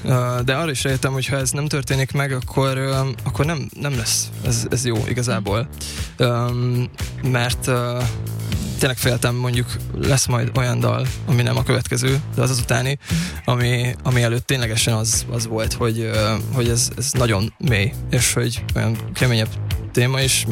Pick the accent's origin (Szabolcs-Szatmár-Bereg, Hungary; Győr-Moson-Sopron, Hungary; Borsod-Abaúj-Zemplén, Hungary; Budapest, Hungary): Szabolcs-Szatmár-Bereg, Hungary; Nyíregyháza; Igen, nyíregyházi vagyok, és innen is üdvözlök mindenkit, Nyíregyházán, kis családot